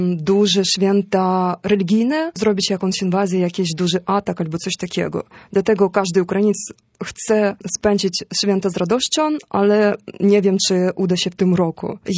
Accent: Sumy, Sumy Oblast, Ukraine; Polish is a second language; moved away; A ja pochodzę z Ukrainy Wschodniej, z miasta Sumy i u nas nie ma takiej tradycji

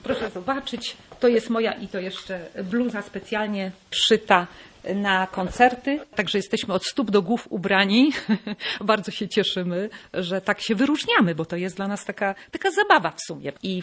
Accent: Gdańsk, Pomeranian Voivodeship, Poland; ja już o to zadbałam jako gdańszczanka

